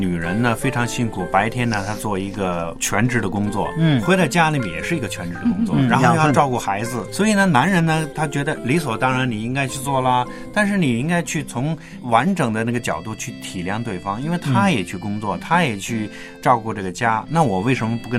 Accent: China; 我们中国人这方面少一点

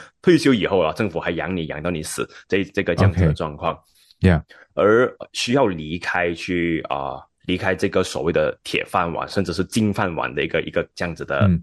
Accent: Malaysia; moved away as an adult; 那今年还没满31岁啊。我出生在马来西亚，就从小成长呢，我是在一个马来西亚的属于一个农业的一个小镇。

